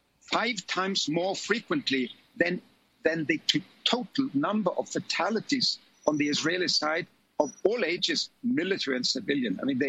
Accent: Oslo, Norway; two-thirds of the municipality of my hometown of Oslo in Norway.

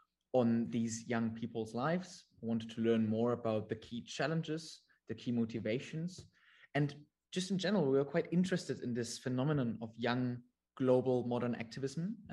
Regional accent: Germany; now in London, United Kingdom; I'm a film director. I'm currently based in London. I'm originally from Germany.

